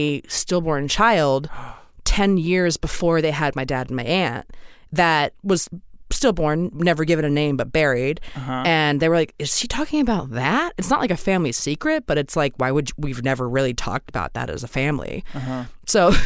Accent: Maryland, United States; Yeah, I'm from Maryland originally, and I was in band.

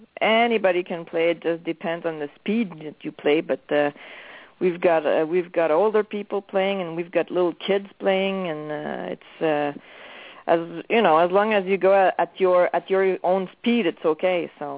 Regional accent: Quebec, Canada; I'm from Quebec, so in Canada. So, yeah, Bromont is about an hour drive from my place.

